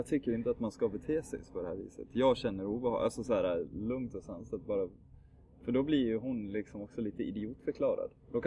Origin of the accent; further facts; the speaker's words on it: Falun, Dalarna County, Sweden; men det kommer jag ihåg hemma i Falun också